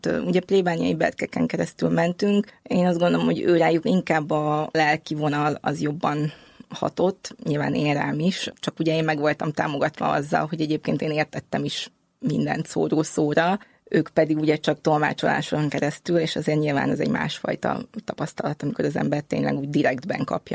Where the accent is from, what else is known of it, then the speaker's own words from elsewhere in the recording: Budapest, Hungary; born there; Én már Budapesten születtem, de a szüleim egyébként a vidékről származnak, édesanyám Gyöngyösről, édesapám pedig Herendről, úgyhogy mondhatni, hogy városi és vidéki is vagyok egy személyben